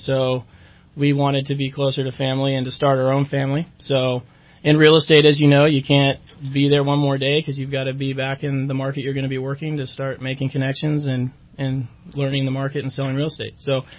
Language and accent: English; California, United States; Well, I grew up here in Shasta County. I grew up out in Palisadro.